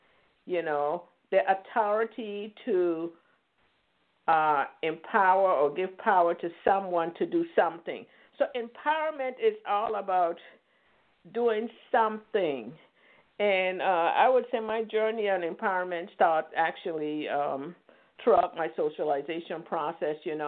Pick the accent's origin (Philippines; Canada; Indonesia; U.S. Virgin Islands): U.S. Virgin Islands; The one lady, the one woman, the one African-American that called me the other because I'm from the Virgin Islands and I had the accent.